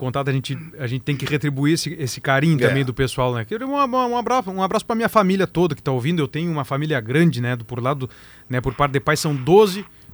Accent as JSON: {"language": "Portuguese", "town": "São Gabriel", "region": "Rio Grande do Sul", "country": "Brazil", "tie": "born or raised there", "said": "eu nasci e me criei em São Gabriel, mas também tenho o meu garrão fincado em São Cepé."}